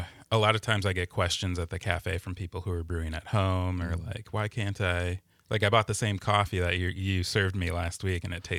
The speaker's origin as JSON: {"language": "English", "town": "Milwaukee", "region": "Wisconsin", "country": "United States", "tie": "born or raised there", "said": "I grew up in Milwaukee, and we get pretty good tap water. It's sourced from Lake Michigan."}